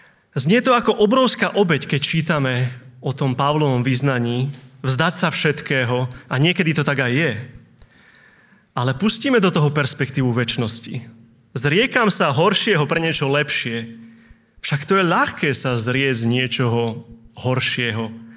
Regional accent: Bratislava, Bratislava Region, Slovakia; moved away as an adult; now in Nové Mesto nad Váhom, Slovakia; a pochádzam z Bratislavy, ale od 19 rokov bývam v Novom meste nad Váhom, kde som v kresťanskom zbore.

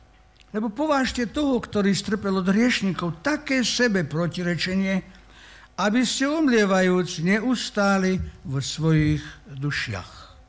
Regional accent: Petrovec, Vojvodina, Serbia; moved away as an adult; also born or lived in Germany; Čiže ja pochádzam z Jugoslávie bývalej, už dneska není, a z obce, alebo z mestečka Petrovec.

